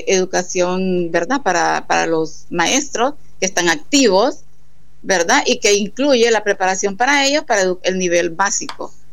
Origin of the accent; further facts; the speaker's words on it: Balfate, Colón, Honduras; also born or lived in La Ceiba / Tegucigalpa; vengo de Balfate, vengo a La Ceiba, a la institución media.